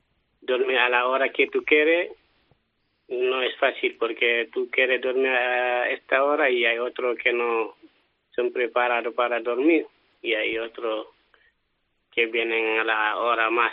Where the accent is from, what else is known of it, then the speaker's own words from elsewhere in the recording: Guinea; Spanish is a second language; now in Spain; Soy de Guinea Conakry.